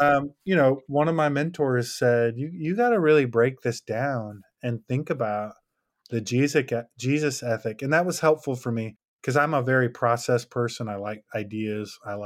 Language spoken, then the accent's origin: English; Detroit, Michigan, United States; now in Nashville, United States; Yeah, I got to go with my hometown, Detroit, Michigan.